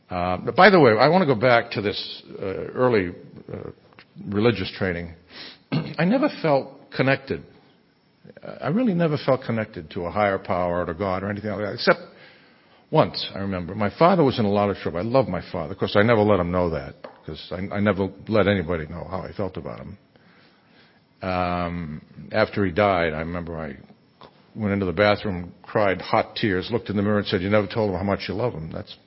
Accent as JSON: {"language": "English", "region": "New England", "country": "United States", "tie": "born or raised there"}